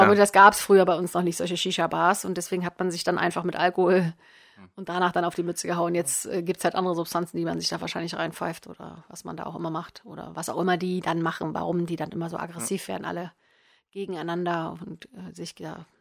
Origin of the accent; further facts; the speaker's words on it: Magdeburg, Saxony-Anhalt, Germany; Bei uns in Magdeburg war das immer, das war mal ein riesen fest in Anführungsstrichen